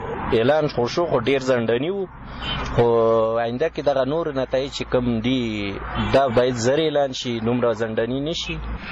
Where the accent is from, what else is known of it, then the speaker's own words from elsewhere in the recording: Kabul, Afghanistan; د کابل څخه یم